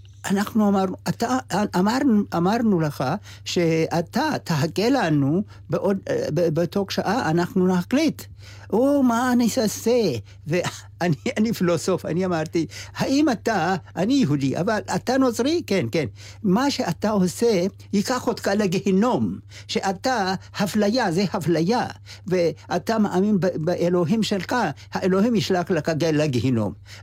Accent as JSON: {"language": "Hebrew", "country": "Ethiopia", "tie": "born or raised there", "second_language": "Hebrew", "said": "אנחנו מאתיופיה, היה לנו, גדלנו באתיופיה, מדינה שיש חופשיות וכבוד עצמי, וזה עזר לנו"}